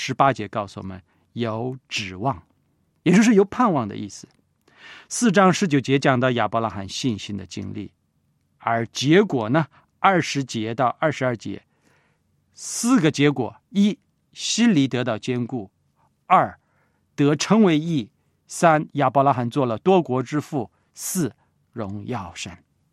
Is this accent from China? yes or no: yes; China; 包括日本人、美国人、墨西哥人，还有我们中国人，对不对？